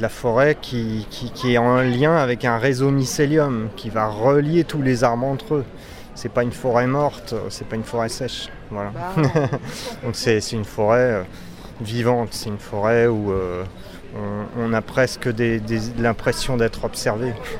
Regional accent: Valence, Auvergne-Rhône-Alpes, France; born there; je suis né à Valence

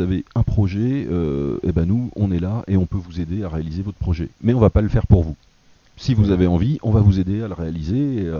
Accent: Auvergne-Rhône-Alpes, France; Et il y avait une journée donc hier chez nous dans la Drôme

